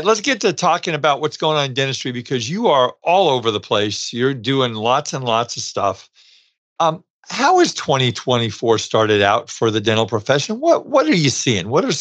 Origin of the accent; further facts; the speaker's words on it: New York, United States; So I grew up in New York, Penny, and I had my Jewish boys get bar mitzvahed when they're 13.